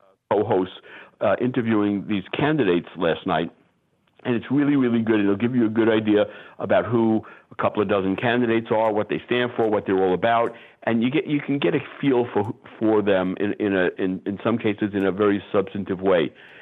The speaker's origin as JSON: {"language": "English", "country": "United States", "said": "yeah, it's really kind of safe for you, but I'm an American."}